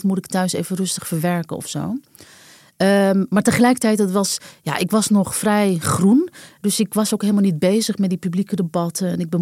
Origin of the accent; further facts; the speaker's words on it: Netherlands; born there; En dan zei ik, Nederland. En dan keek ze me heel gek aan, want ik heb geen blond haar en blauwe ogen. En dan moest ik uitleggen dat ik daar wel geboren ben, maar dat mijn ouders migrant zijn.